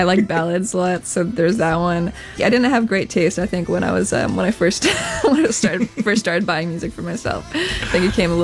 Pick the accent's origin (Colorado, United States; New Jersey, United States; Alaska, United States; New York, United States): New Jersey, United States; Thing is that when I was like 14 or 15, I grew up in Jersey